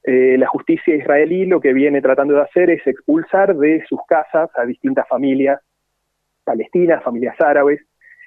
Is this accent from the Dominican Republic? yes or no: no; San Juan, Argentina; creo que yo soy el tercer sanjuanino acá en este punto de encuentro de este jueves.